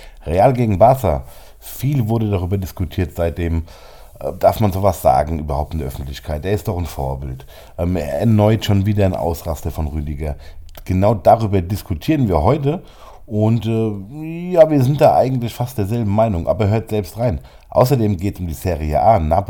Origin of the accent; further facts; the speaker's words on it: Frankfurt, Hesse, Germany; Ja, für uns ist es normal, wir kommen aus Frankfurt, wir reden so.